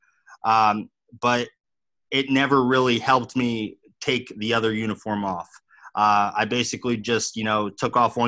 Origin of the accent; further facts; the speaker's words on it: Pennsylvania, United States; moving back to my hometown in Northeast Pennsylvania